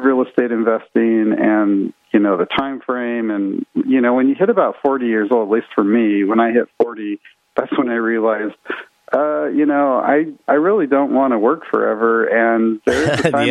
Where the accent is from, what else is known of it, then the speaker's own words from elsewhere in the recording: Los Altos, California, United States; I grew up in California in Los Altos, Mountain View, kind of Silicon Valley